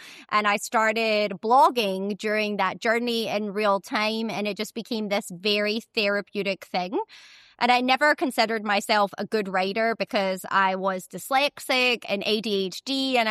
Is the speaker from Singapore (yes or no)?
no; Scotland, United Kingdom; moved away as an adult; now in United States; I am obviously born and raised in Scotland. I was a lawyer there before I moved to the US.